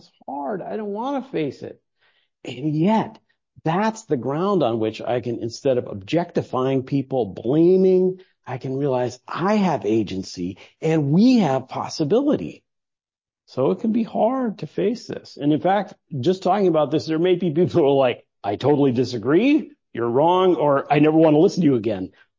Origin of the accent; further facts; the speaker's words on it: Iowa, United States; now in Minnesota, United States; So like I grew up in Iowa, and it was like, oh, racism, that was the thing they did in the South.